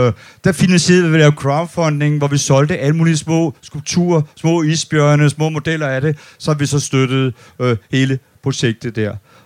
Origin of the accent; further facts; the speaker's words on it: Odense, Region of Southern Denmark, Denmark; Jeg kommer fra Odense. Og når man kommer fra Odense